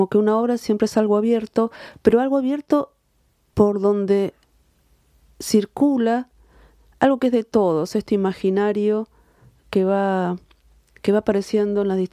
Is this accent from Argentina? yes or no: yes; Argentina; unos incendios horribles, gigantescos, en el delta del Paraná, en mi país.